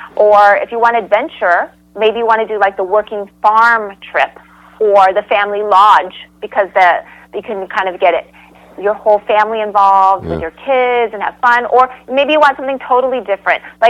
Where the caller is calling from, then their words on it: New York City, New York, United States; We are connected today from New York City.